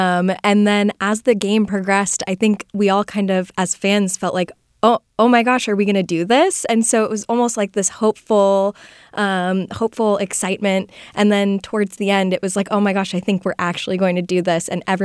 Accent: California, United States; now in Sacramento, United States; So I grew up in the Bay Area, so I'm sure you can imagine what team I was cheering for when I was a kid. But, you know, I've been in Sacramento for, like, I think it's been 10 years now

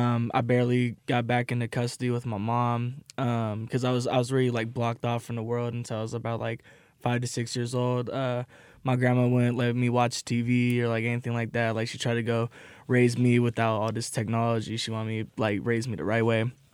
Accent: Long Beach, California, United States; now in Sacramento, United States; I'm originally from Long Beach. Can't tell by the hat

